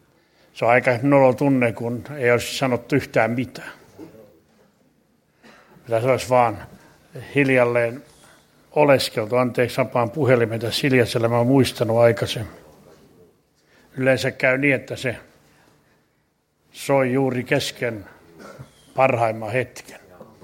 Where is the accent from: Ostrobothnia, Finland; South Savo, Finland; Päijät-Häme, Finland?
Ostrobothnia, Finland; Laihia; joka on vähän samanlainen kuin mun kotipuolella Laihialla